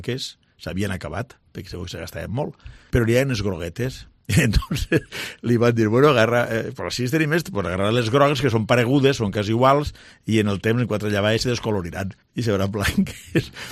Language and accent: Catalan; Villarreal, Valencian Community, Spain; ara estic a Madrid, i vaig per allí i dius, és que sóc de Villarreal.